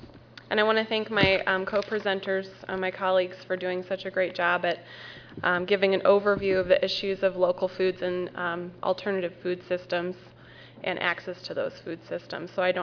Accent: Iowa City, Iowa, United States; a nonprofit organization based in my hometown of Iowa City, Iowa.

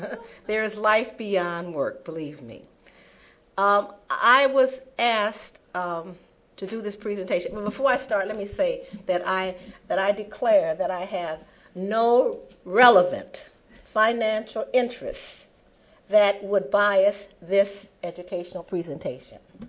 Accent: New Orleans, Louisiana, United States; And I am from New Orleans

